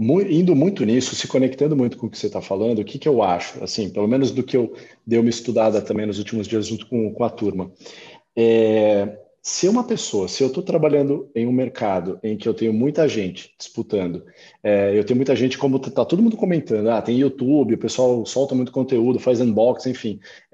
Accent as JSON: {"language": "Portuguese", "country": "Brazil", "said": "A gente consegue ter essa visão enquanto brasileiro, né?"}